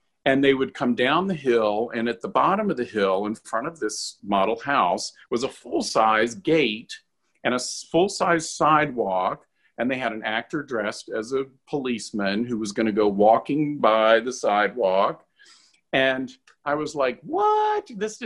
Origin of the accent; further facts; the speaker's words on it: Asheville, North Carolina, United States; I grew up in North Carolina in Asheville, and we took a cross-country road trip to California to go to Disneyland and the Grand Canyon